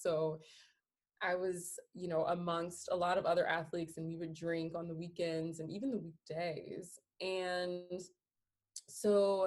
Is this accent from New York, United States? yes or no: no; New Orleans, Louisiana, United States; I grew up, both sides of my family are also heavy drinkers. Mm-hmm. We're originally from New Orleans.